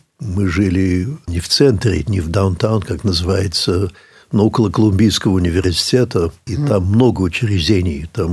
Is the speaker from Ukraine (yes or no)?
no; United States; now in France; Вы знаете, я родился во Франции и сейчас там живу, но все-таки Америка. Америка, мы там вырос, там школа, университет, друзья